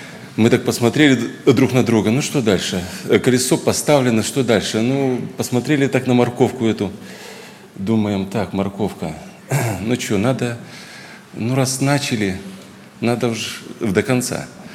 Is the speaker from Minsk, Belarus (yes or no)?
no; Mozyr, Gomel Region, Belarus; А еще когда узнал, он с моего города, братья, с Мозыря.